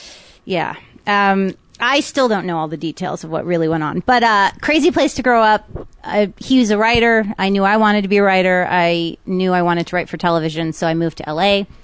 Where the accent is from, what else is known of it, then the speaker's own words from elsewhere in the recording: Miami Beach, Florida, United States; So ended up growing up in Miami Beach